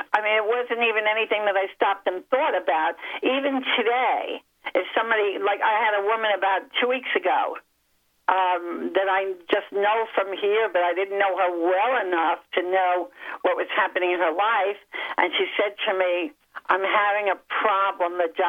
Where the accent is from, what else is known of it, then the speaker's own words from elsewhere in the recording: New Jersey, United States; moved away as an adult; Well, I grew up in Jersey and did not move to New York until I was in my very early 20s. When I got married, I moved over to New York.